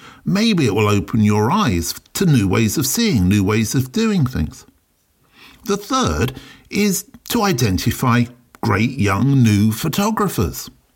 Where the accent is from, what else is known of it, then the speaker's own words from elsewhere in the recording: London, United Kingdom; I'm a Londoner, now that I'm based way outside London